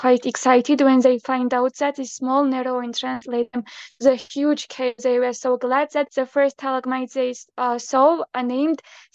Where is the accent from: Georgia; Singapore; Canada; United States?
Georgia; Imereti; English is a second language; I'm from Georgia, living in Skaltupo in a small town